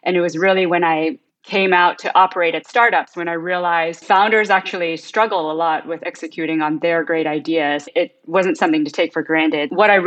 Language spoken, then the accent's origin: English; Canada; also born or lived in Hong Kong; I was born in Hong Kong. My mom worked hard to get us out well before the 97 China takeover. We immigrated to Canada.